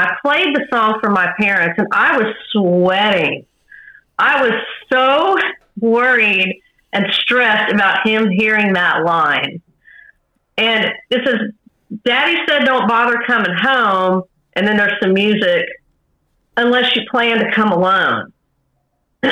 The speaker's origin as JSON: {"language": "English", "town": "Plano", "region": "Texas", "country": "United States", "tie": "born or raised there", "also_born_or_lived": "Georgia / Dallas", "said": "I was born in Georgia, but immediately moved to Dallas, you know, as a young child. Maybe I was 3. And then I grew up in Plano, Texas, which is just north of Dallas."}